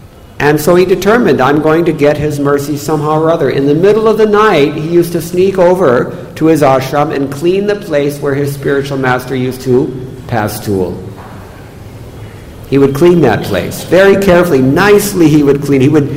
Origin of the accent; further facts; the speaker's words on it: Hollywood, California, United States; born there; Persons like me, I was born in Hollywood. That's got to be one of the worst.